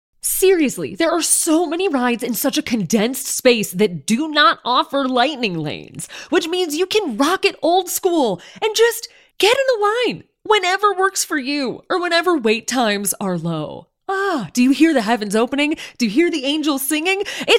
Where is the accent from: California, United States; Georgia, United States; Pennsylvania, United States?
California, United States; I love Disney World. Despite being a Californian, it is kind of my home park.